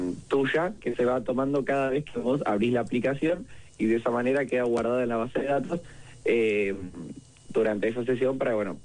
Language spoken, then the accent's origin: Spanish; Mar del Plata, Buenos Aires Province, Argentina; yo soy de Mar del Plata